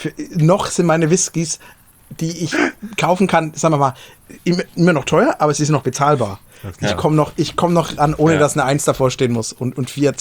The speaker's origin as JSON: {"language": "German", "region": "Bavaria", "country": "Germany", "said": "Also ich selber bin kein Bayer, ich bin Franke, das ist ganz wichtig."}